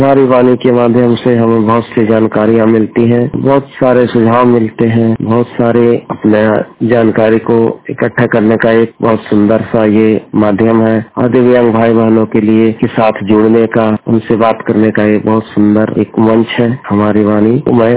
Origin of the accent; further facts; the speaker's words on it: Basia, Jharkhand, India; मैं बसिया जिला गुंडा झारखंड का निवासी हूँ।